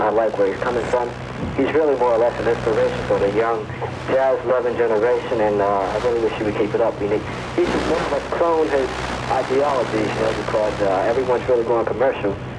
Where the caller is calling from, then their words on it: Roosevelt, New York, United States; I'm calling from Roosevelt, Long Island.